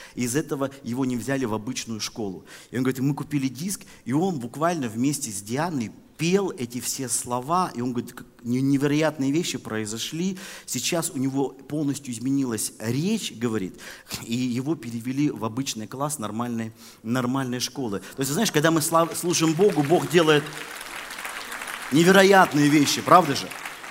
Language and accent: Russian; Yekaterinburg, Sverdlovsk Oblast, Russia; Я сам родился в Екатеринбурге, женился в Екатеринбурге, крестился в Екатеринбурге. То есть это город, в котором я вырос. Я уралец коренной, россиянин. Вот. И это мой город.